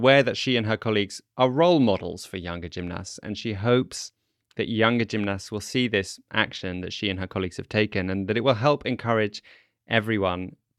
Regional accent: London, United Kingdom; now in Netherlands; I grew up in London, which is a kind of halloumi bubble, and in my echo chamber everyone knew what halloumi was, but as soon as I moved to the Netherlands

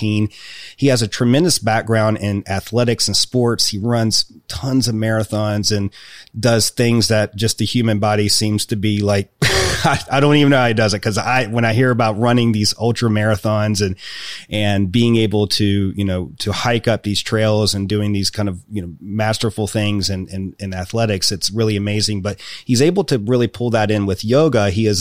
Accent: Virginia, United States; And he was like, yeah, I'm from Virginia. And I'm like, me too. And the fact that it's also Southwest Virginia, being here in the Appalachian Mountains where we like to talk like this and we drink our sweet tea

